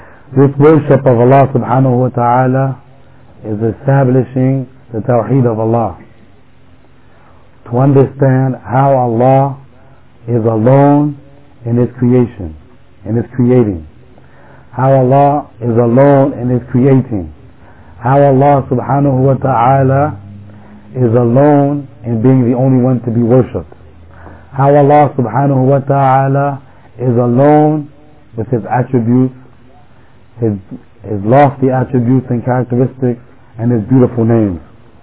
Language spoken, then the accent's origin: English; Plainfield, United States; because I'm born and raised in Plainfield.